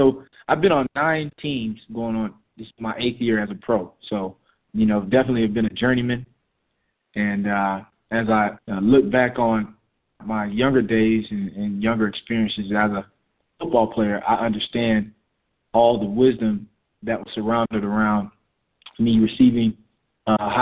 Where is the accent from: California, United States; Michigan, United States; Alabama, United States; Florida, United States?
Florida, United States; Fort Lauderdale; I'm born and raised in Fort Lauderdale Beach, Florida, by way of Pompano Beach, which is, you know, in the same county, actually.